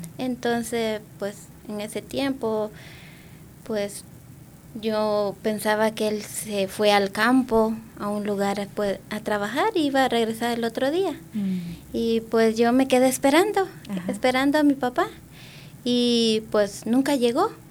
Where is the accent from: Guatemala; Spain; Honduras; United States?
Guatemala; Las Pilas, Retalhuleu; Guatemala, Retauleu, ajá. Las Pilas, es un lugar como costa.